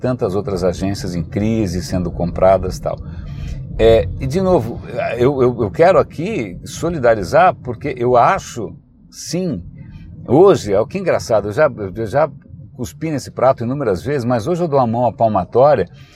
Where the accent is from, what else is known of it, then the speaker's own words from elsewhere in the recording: São Paulo, Brazil; eu cresci aqui no centro de São Paulo, eu cresci aqui na Praça da República, na Avenida São Luís, aqui na Rua Boa Vista.